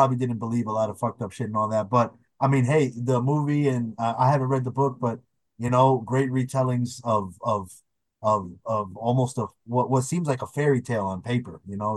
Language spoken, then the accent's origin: English; Bronx, New York, United States; like I'm from the Bronx, say what you will about living in the hood